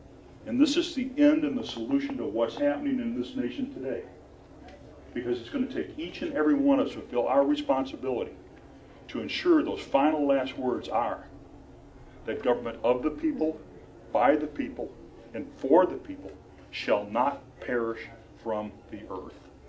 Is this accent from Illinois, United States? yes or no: yes; Illinois, United States; Now, I come from Illinois. I come from the land of Lincoln, okay?